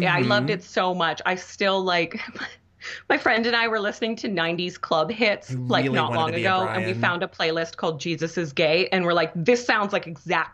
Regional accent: Canada; I think the first time I saw a fat person on TV was in Degrassi because I am Canadian.

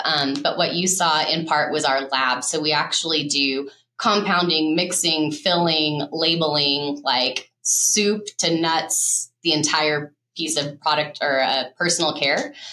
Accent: Dallas, Texas, United States; now in Utah, United States; I grew up in Dallas and then I moved here about just over 13 years ago.

